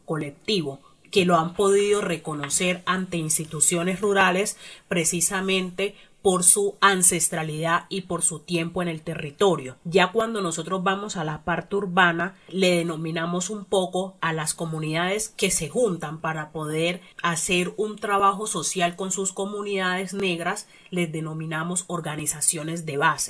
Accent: Buenaventura, Valle del Cauca, Colombia; Sí, yo soy de Buenaventura, de hecho.

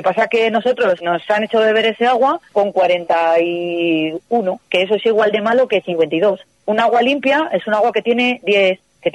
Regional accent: Lastras de Cuéllar, Castile and León, Spain; yo trabajo en un pueblo al lado, en una tienda de muebles. Hay un poco de todo tipo, hay mucha gente que vive en mi pueblo pero va a Segovia a trabajar, pero natural del pueblo, agricultura y ganadería.

